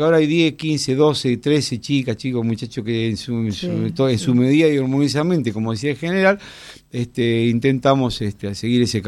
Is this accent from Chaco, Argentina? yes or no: no; Pehuajó, Buenos Aires Province, Argentina; llego a Buenos Aires, digamos, porque yo soy de Pebajo